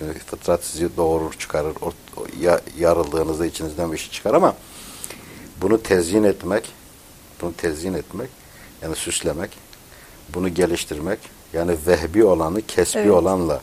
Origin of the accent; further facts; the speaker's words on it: Van, Turkey; Babam Siirtli'dir ama ben Vanlıyım. Öyle diyorum. Çünkü yani insan nerede evet. çocukluk hatırası varsa insan oralıdır.